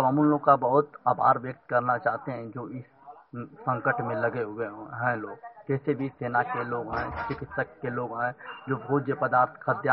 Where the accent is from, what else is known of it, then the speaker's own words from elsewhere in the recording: Jalalabad, India; मैं जलालाबाद का हूँ।